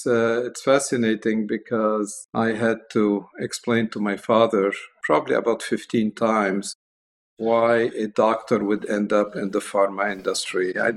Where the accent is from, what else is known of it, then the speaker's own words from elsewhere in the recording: Lebanon; moved away as an adult; now in France; Well, I'm from Lebanese origin, so I did my medical studies in Lebanon at the French Faculty of Medicine of Beirut. So I was granted a French degree. And then because of the civil war in Lebanon, we decided to move to France